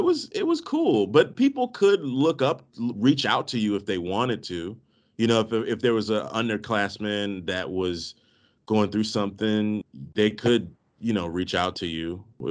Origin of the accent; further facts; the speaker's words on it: Maryland, United States; I grew up in the Maryland, D.C. area. It's metropolitan in a lot of ways.